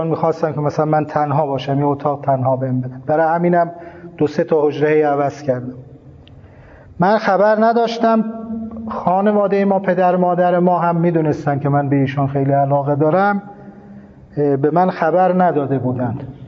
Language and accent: Persian; Torbat-e Heydarieh, Razavi Khorasan, Iran; born there; also born or lived in Mashhad; از مشهد رفتیم همون شهر خودمون تربت، همون زادگاهمون تربت حیدریه